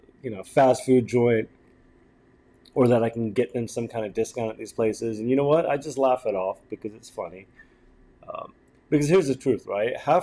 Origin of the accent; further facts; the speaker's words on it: England, United Kingdom; born there; Look, buddy, I was born in England.